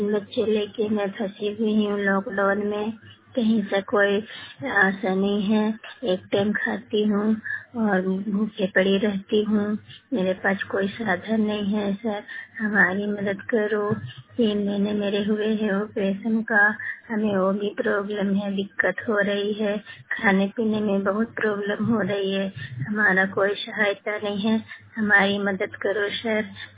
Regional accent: Jharkhand, India; मैं झारखंड की रहने वाली हूँ।

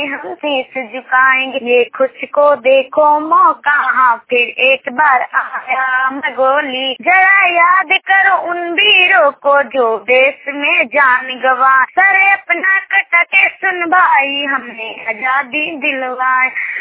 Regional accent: Bihar, India; मैं सिरपुर की रहने वाली हूँ, थाना नौ जिला नालंदा।

